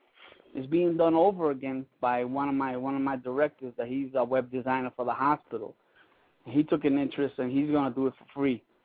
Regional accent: Puerto Rico; I'm from Puerto Rico.

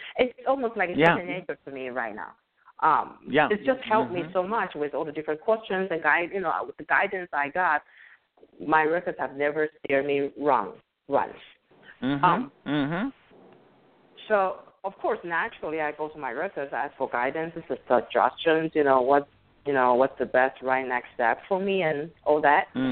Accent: Taiwan; English is a second language; moved away as an adult; now in United States; I was raised and born in Taiwan. So and I didn't come to this country until I think I was 26 years old.

